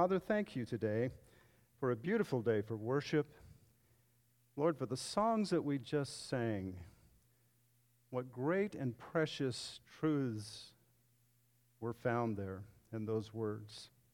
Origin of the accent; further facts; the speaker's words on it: Athens, United States; I am from Athens. I retired from being the lead pastor at Grace Bible Church in Athens